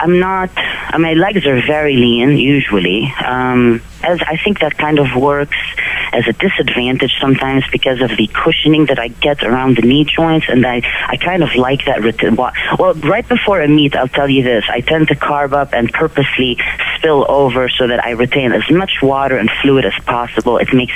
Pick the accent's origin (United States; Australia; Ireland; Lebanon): Lebanon; I was actually born and raised in Lebanon, yeah.